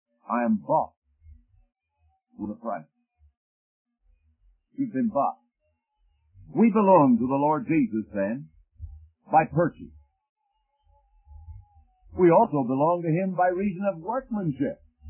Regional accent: Canada; any more than I, as a Canadian, can become an American citizen by imitating Americans. Regardless of how much I admire your country, and may admire you folks as citizens, I coming over here across the border

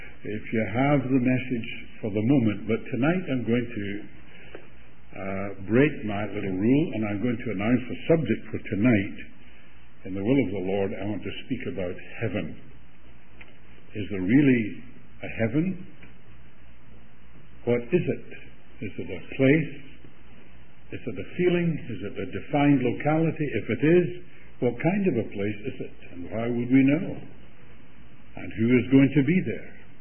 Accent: Scotland, United Kingdom; She and I were raised in Scotland.

